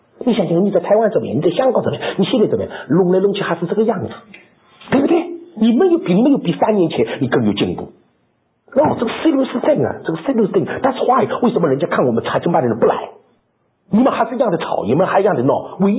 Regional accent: China; 我们中国人聪明，但不肯用功。

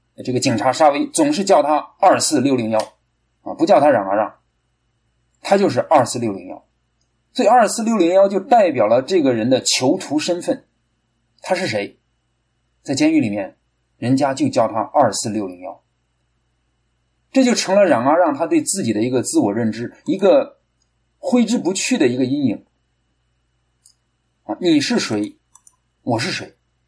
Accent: Kaifeng, Henan, China; 我是出生在河南开封啊，在我在乡下出生成长啊。那我从小呢，我就有一个农业户口啊。

